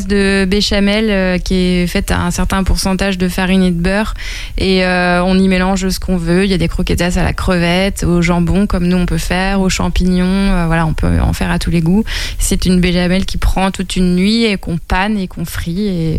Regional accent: Angers, Pays de la Loire, France; moved away as an adult; Et ben, c'est ma ville natale. Je suis partie d'Angers, j'avais 18 ans, juste après mon lycée, et avec vraiment l'envie de partir loin

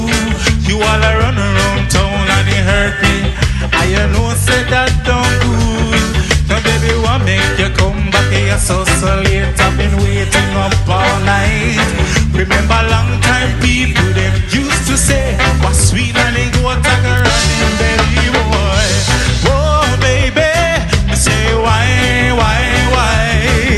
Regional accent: Jamaica; now in Czech Republic; So I'm from Jamaica, and I'm so excited to be here in beautiful Prague.

